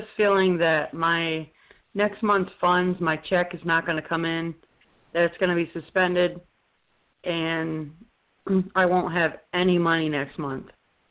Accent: New York, United States; I'm from New York.

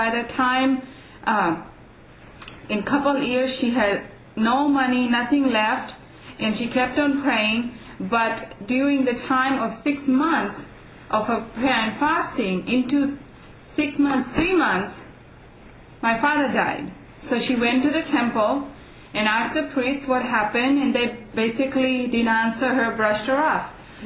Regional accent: Fiji; Actually, I was born and raised in Fiji Island.

